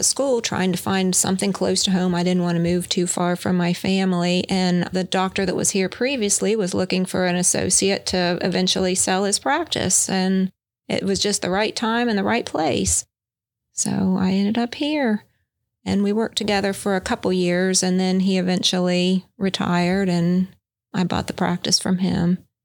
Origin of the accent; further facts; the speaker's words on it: Parkersburg, West Virginia, United States; I was born in Parkersburg and raised there, and have been away at school for a few years and then came back and spent my time here.